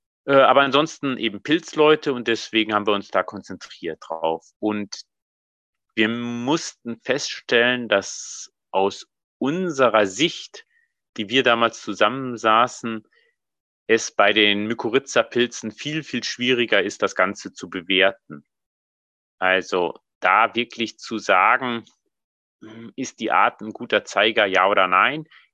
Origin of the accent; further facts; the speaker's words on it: Southern Germany, Germany; da hätte ich jetzt als Süddeutscher für manche Arten eine etwas andere Ansicht